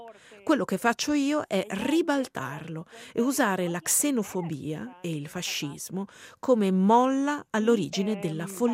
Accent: Ecuador; Italian is a second language; moved away; Io sono ecuadoriana e sono una migrante. Vengo da un paese incredibilmente invisibile e incredibilmente povero, con un livello di disuguaglianza sociale che il Cile, ad esempio, non ha.

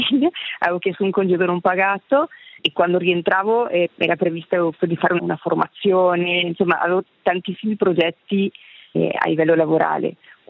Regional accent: Lugano, Ticino, Switzerland; Di Lugano.

